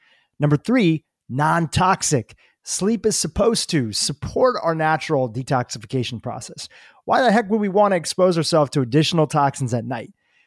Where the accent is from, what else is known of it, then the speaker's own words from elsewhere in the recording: India; being Indian, my background from the Vedic tradition and Ayurveda being part of some of the hacks that my family gave me growing up.